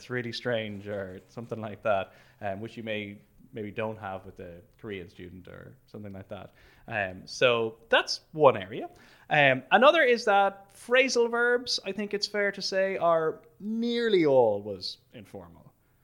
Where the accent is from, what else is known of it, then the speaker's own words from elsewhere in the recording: Dublin, Leinster, Ireland; that's not very far from Dublin, where I'm from